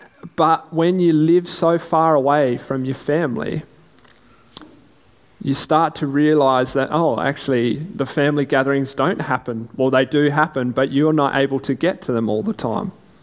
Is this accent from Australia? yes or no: yes; South Australia, Australia; As most of you know, I grew up here in South Australia, and so I was always close to my family